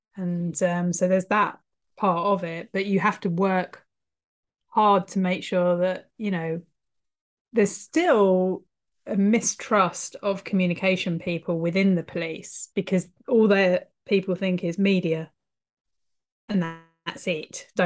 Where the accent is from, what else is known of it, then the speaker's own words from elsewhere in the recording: United Kingdom; Oh, as a British person, that makes me want to like